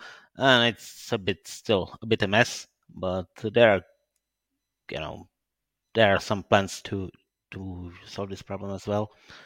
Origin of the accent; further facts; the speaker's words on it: Czechia; from Czech Republic.